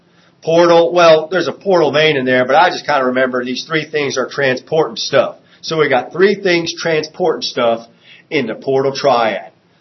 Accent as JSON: {"language": "English", "region": "New Jersey", "country": "United States", "tie": "born or raised there", "said": "I grew up on the Jersey Shore. So in New Jersey, there's lots of good stuff"}